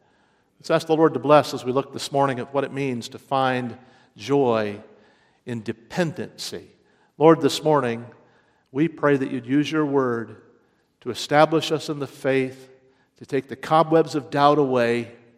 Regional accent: Bellefontaine, Ohio, United States; I traveled up East Columbus Avenue in my hometown of Belle Fountain, Ohio.

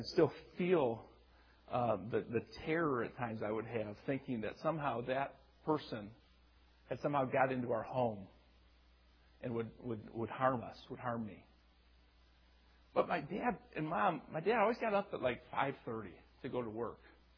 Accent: Michigan, United States; Anyway, in the 1970s, I grew up in Oakland County.

